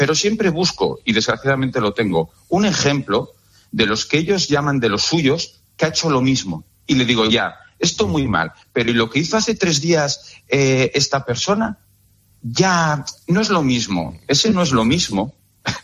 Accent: León, Castile and León, Spain; y yo, como leonés y como cazurro que soy, soy muy insistente.

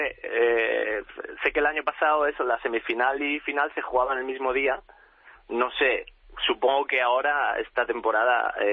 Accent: Spain; now in Oxford, United Kingdom; sobre todo en mi equipo, en Oxford City. Somos 11 españoles, más el entrenador, que también es español.

